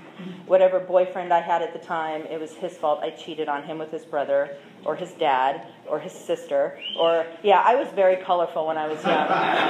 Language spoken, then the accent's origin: English; Santa Barbara, California, United States; I was born and raised in Santa Barbara, and I was somewhat of a stuck-up white girl.